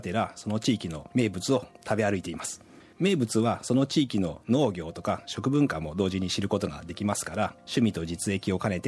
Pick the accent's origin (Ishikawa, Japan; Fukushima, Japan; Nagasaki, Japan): Ishikawa, Japan; Kanazawa; 出身は石川県の金沢ですね。雪国育ちなのでやっぱり冬は雪が降らないと冬って感じがしないんですよね。